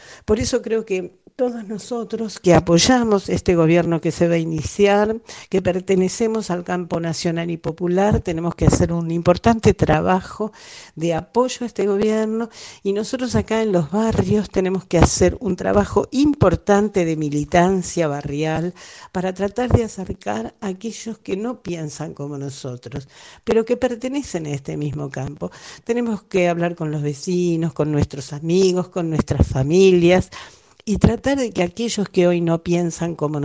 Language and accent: Spanish; Argentina; Nosotros como argentinos debemos solidarizarnos